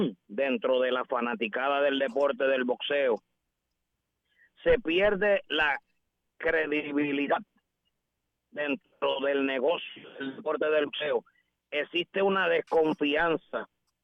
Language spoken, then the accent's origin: Spanish; Puerto Rico; somos puertorriqueños, no porque somos de la misma raza